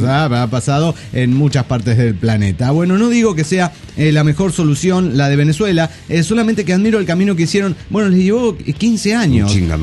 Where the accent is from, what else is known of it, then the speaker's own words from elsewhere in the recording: Cochabamba, Bolivia; de Cochabamba, Bolivia.